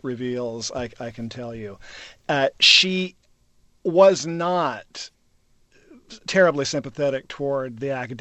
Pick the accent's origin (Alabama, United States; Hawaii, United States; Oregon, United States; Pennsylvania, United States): Oregon, United States; Tillamook; I grew up in just outside of Tillamook, Oregon, not even in Tillamook, Oregon, really, which is a small town itself, only about 4,000 people.